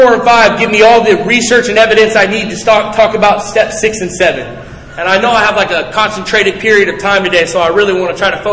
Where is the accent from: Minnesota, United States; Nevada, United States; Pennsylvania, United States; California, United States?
California, United States; I'm from California. And like we've had legalized marijuana for 20 years.